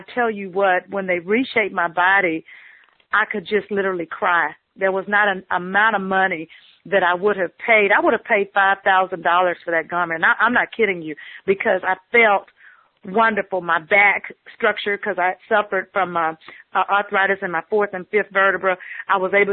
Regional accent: Liberty, Texas, United States; I'm from Liberty, Texas. So I'm just from a little small country town.

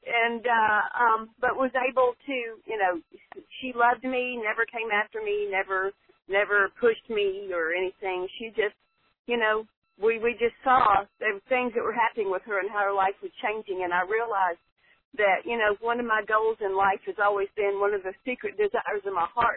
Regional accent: Nashville, Tennessee, United States; I'm from Nashville, Tennessee

